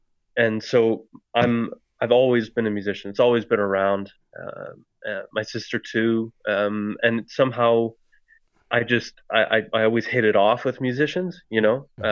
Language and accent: English; Niagara Falls, Ontario, Canada; now in Ottawa, Canada; I'm from Niagara. I was born and raised, and I went to school and everything in Niagara Falls, Ontario.